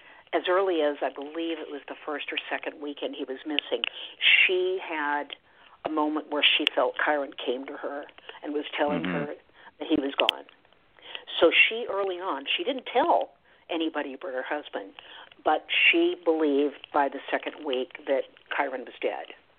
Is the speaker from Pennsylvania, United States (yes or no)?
no; Oregon, United States; I grew up in Oregon, so I'm kind of, you know, defend a little bit the fact that it's an Oregon story